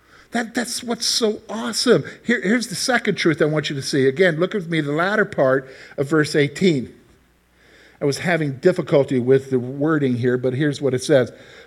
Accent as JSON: {"language": "English", "town": "Columbia", "region": "South Carolina", "country": "United States", "tie": "born or raised there", "said": "You know, I grew up in South Carolina. A lot of my years in South Carolina, my dad was an Army guy. I was an Army brat."}